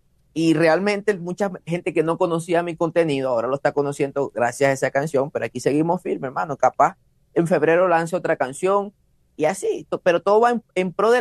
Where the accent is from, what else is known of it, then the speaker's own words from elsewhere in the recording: Venezuela; moved away; tuve que salir de Venezuela para poder continuar con mi contenido por temas de seguridad.